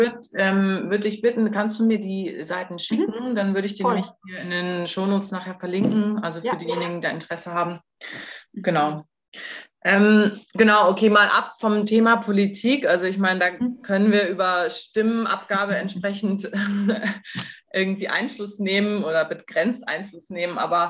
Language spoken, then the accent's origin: German; Northern Germany, Germany; ich komme aus Norddeutschland